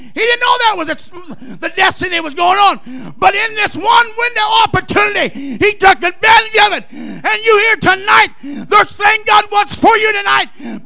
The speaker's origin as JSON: {"language": "English", "region": "Oklahoma", "country": "United States", "said": "Gazelles. I'm from Oklahoma. They understand that."}